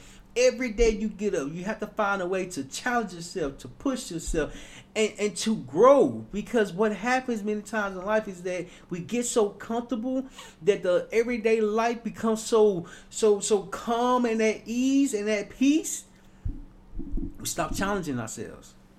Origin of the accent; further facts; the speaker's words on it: Little Rock, Arkansas, United States; When I was young, growing up in Little Rock, Arkansas